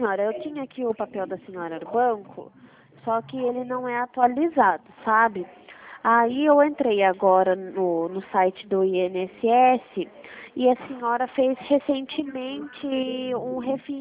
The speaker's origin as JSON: {"language": "Portuguese", "town": "Itapetininga", "region": "São Paulo", "country": "Brazil", "said": "Eu sou de Itapetininga."}